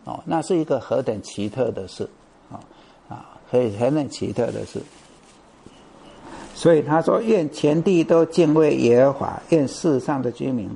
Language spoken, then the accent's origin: Chinese; Taiwan; 我小时候住在淡水河边， 淡水河边，那时候还没有这些什么截弯取直啊，这些还没有提防的时候，那涨潮跟落潮是很明显的